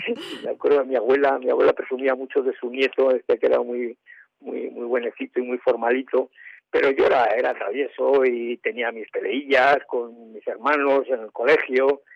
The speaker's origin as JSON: {"language": "Spanish", "town": "Madrid", "region": "Community of Madrid", "country": "Spain", "tie": "born or raised there", "said": "Éramos cuatro hermanos. Yo nací en Madrid, en la Ronda de Atocha."}